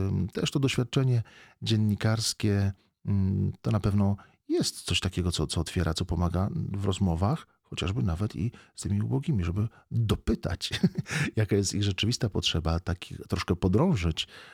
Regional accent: Rzeszów, Subcarpathian Voivodeship, Poland; now in Wrocław, Poland; nie pochodzę z Wrocławia, pochodzę właśnie z Rzeszowa, stąd te Myczkowce, stąd ta decyzja rzeszowska.

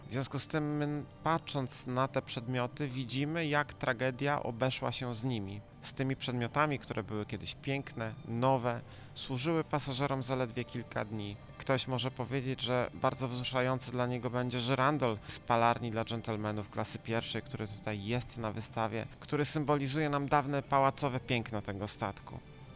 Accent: Wrocław, Lower Silesian Voivodeship, Poland; również będąc rodowitym wrocławianinem

